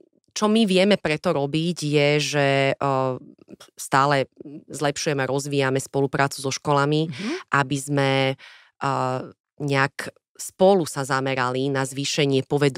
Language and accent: Slovak; Bratislava, Bratislava Region, Slovakia; kde ja som vyrastala v Petržalke.